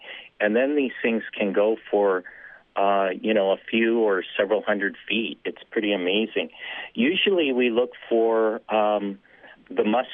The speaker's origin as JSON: {"language": "English", "town": "Seattle", "region": "Washington", "country": "United States", "tie": "born or raised there", "said": "I was working for the Forest Service as an archaeologist, and I grew up in Seattle, kind of into mountaineering."}